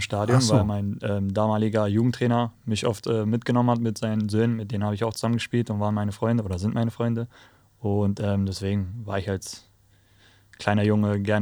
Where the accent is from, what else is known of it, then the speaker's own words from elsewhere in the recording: Central Macedonia, Greece; Ich komme aus dem Norden in der Nähe von Thessaloniki, aber ist so ein kleines Dörfchen.